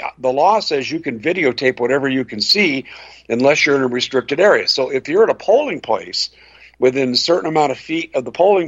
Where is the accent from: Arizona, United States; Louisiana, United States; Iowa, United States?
Arizona, United States; I have people that I'm connected with because I'm from Arizona